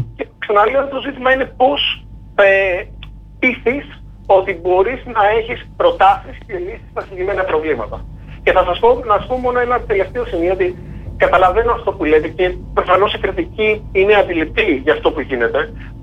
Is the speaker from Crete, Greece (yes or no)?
yes; Crete, Greece; now in United States; την ιδιαίτερη πατρίδα μου, την Κρήτη, έτσι, το Λασίθι